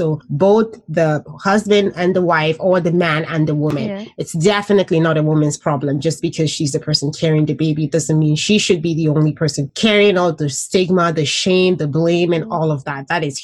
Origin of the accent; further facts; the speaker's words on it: Nigeria; I'm from Nigeria